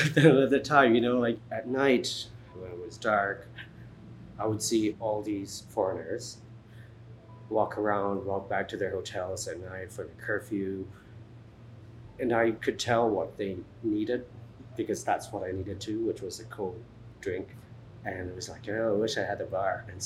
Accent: Tacloban, Eastern Visayas, Philippines; I was born here in Tacloban. Like, I grew up here. I come from a huge family, even for a Filipino family. I'm the youngest of 16.

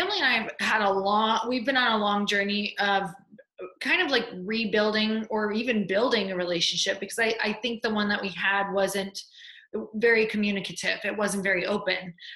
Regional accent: Michigan, United States; born or raised there

